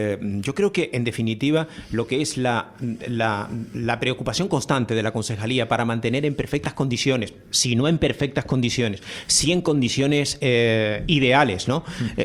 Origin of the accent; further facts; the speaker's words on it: Puerto de la Cruz, Canary Islands, Spain; now in La Orotava, Spain; Yo vivo cerca de un estadio. Yo soy del Puerto de la Cruz, que nadie lo olvide, ¿eh? Que siempre lo digo, pero vivo desde hace años en la Villa de la Orotava y vivo muy cerquita del estadio El Mayorazgo.